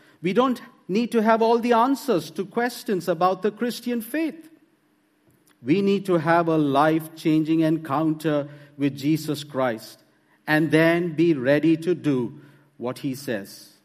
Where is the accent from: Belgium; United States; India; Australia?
India; I come from India.